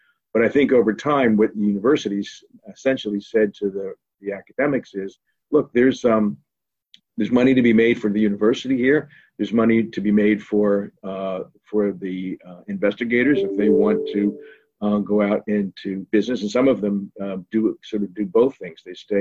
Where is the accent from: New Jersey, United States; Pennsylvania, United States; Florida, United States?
Pennsylvania, United States; Bucks County; Well, I was I'm from Bucks County, Pennsylvania.